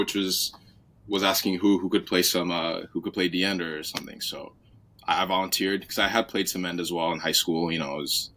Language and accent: English; New York, United States; Growing up in New York, one of my closest buddies was actually Canadian.